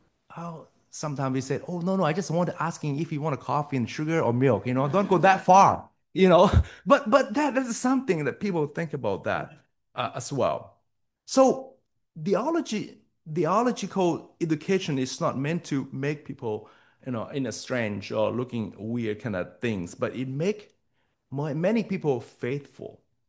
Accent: Kitchener, Ontario, Canada; I am from Kitchener, Ontario.

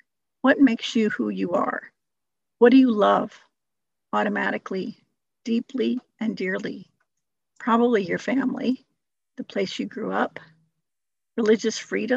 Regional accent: United States; moved away as an adult; now in Abbotsford, Canada; Now, I've been in Abbotsford for almost 33 years. I've surpassed the 25 years I spent growing up in the United States.

